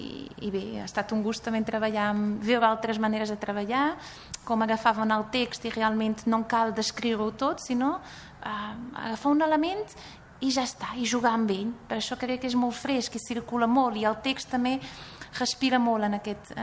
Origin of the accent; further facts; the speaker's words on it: Portugal; sóc portuguesa, no?, d'origen